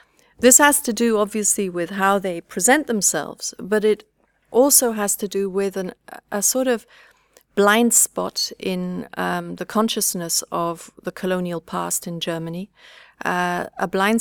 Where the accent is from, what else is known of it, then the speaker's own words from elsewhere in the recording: London, United Kingdom; I was brought up in London, and in London, when I was small, there was the Museum of Mankind.